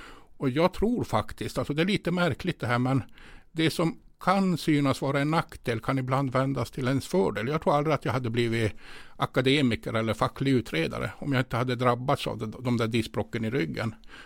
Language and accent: Swedish; Norrbotten County, Sweden; Tornedalsfinska kallades det också när jag växte upp. Och där växte jag upp och var väldigt idrottsintresserad i min ungdom.